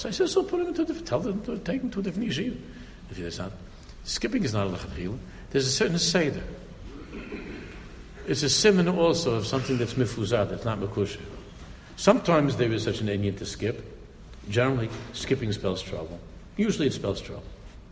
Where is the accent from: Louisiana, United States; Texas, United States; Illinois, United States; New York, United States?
New York, United States; Queens; I went to YU. I'm not a real chassid. I grew up in Queens.